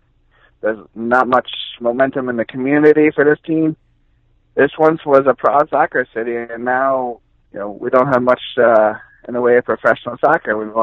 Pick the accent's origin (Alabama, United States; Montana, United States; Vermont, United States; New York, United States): New York, United States; Rochester; Well, it's sad for my hometown team I grew up going to so many games.